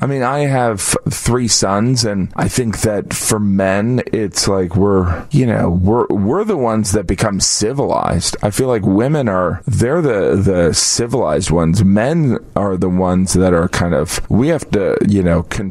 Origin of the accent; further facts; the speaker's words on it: Indiana, United States; I grew up in Northwest Indiana.